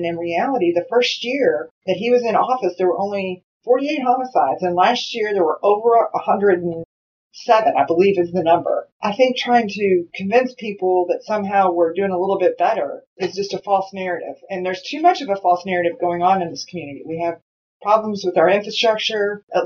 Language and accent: English; Louisville, Kentucky, United States; I am a native Louisvillian and was born and raised in the Hikes Point area, was adopted to Catholic Charities, and it's a very middle-class family.